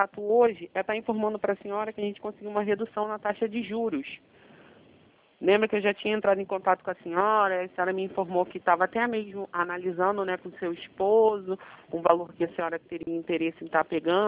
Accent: Rio de Janeiro, Brazil; sou do Rio.

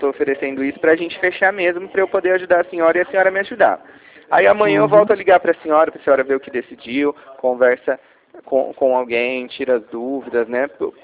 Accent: Ribeirão Preto, São Paulo, Brazil; now in Sertãozinho, Brazil; eu moro em Sertãozinho, mas eu sou daqui de Ribeirão

